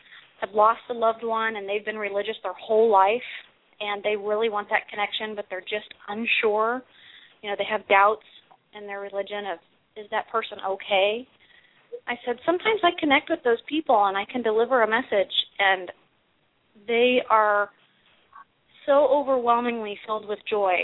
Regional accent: Kansas City, Missouri, United States; now in Minnesota, United States; And, well, I grew up in Kansas City, Missouri, and I moved to Minnesota about 3.5 years ago.

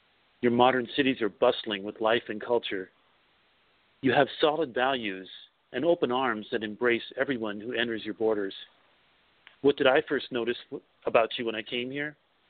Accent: Alaska, United States; now in Ohio, United States; When I grew up in Alaska, they don't have fireflies. They don't have crickets. So the nights are very quiet.

